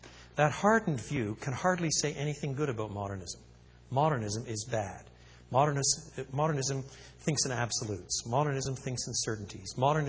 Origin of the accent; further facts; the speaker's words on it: Quebec, Canada; I was brought up in French Canada.